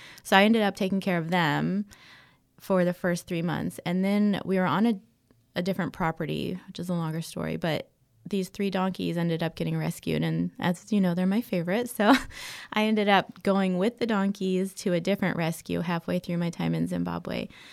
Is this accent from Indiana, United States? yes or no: no; Ohio, United States; I grew up in Ohio, and there's these little fuzzy caterpillars that we called Woolly Bears.